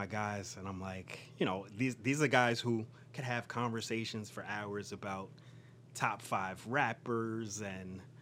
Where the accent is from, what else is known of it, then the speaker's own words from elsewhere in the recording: Bronx, New York, United States; I'm born and raised in the Bronx.